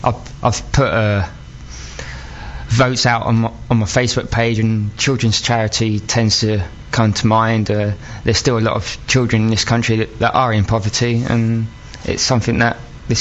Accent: Pilgrim's Hatch, East of England, United Kingdom; As you mentioned, I'm from Pilgrim's Hatch. Went to Headywater High School, as most kids around here did.

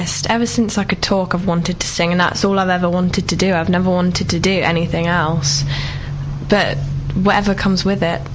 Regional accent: Camberley, South East England, United Kingdom; I'm from Surrey.

